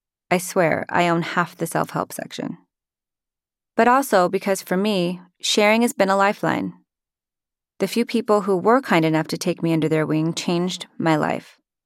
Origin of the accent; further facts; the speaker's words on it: Utah, United States; also born or lived in Hawaii; I grew up in Hawaii and Utah, the middle sister of three girls. I was the rule-breaking, adopted daughter in a Mormon family